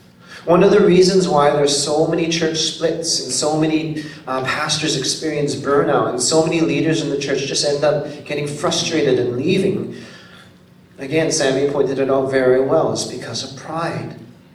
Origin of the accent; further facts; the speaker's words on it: Canada; I grew up in Canada, so I'm a Korean Canadian.